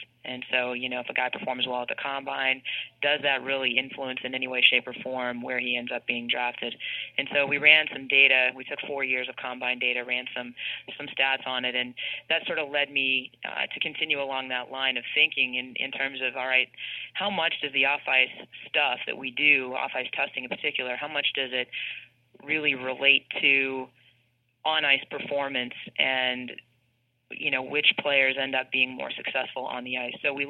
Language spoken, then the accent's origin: English; Ontario, Canada; Well, I'm a Canadian and come from a small town in the Ottawa Valley where people live and breathe hockey. I grew up playing hockey